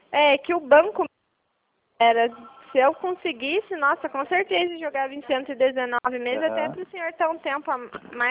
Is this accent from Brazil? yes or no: yes; Paraná, Brazil; eu sou do Paraná